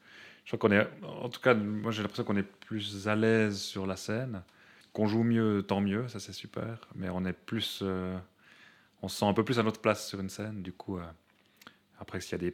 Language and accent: French; Biel/Bienne, Bern, Switzerland; c'est qu'on est biennois, mais on ne joue pas beaucoup à Bienne.